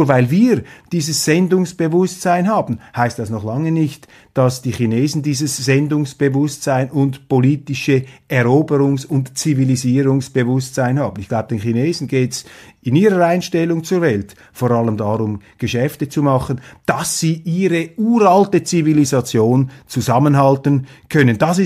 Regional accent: Switzerland; Aber ich argumentiere hier als Schweizer.

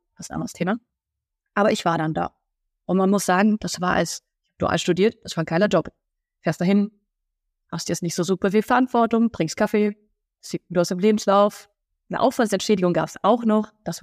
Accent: Korbach, Hesse, Germany; ich komme ja aus der Metropole Korbach

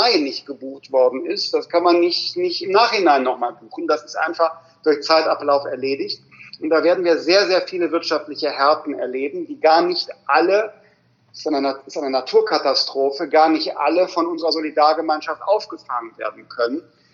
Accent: Rhineland, Germany; Ich bin ja Rheinländer.

